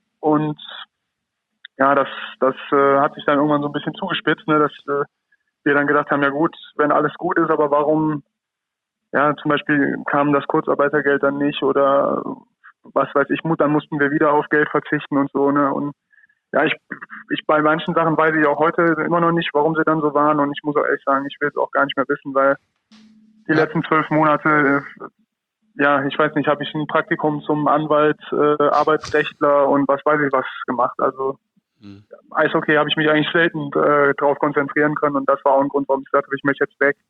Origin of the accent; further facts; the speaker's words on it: Rhineland, Germany; als Rheinländer habe natürlich immer Bietigheim bisschen gesagt